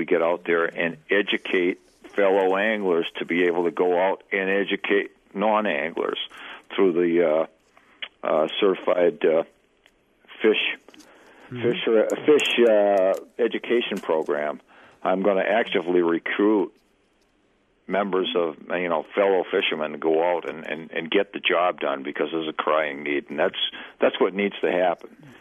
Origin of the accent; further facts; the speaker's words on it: Worcester, Massachusetts, United States; Well, when I grew up in Massachusetts in Worcester, a pretty large city right in the central part of the state.